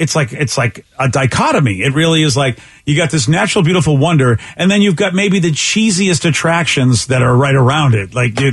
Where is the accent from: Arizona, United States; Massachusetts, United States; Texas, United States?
Massachusetts, United States; Boston; every big city I grew up in Boston, and I was just like, any big city I was